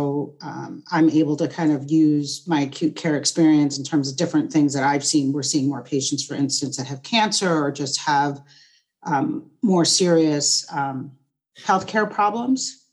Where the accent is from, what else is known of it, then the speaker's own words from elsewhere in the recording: East Coast, United States; now in Seattle, United States; I've been in Seattle for, 8 years? Started at the VA. I'm from the East Coast, so started at the VA and then moved out here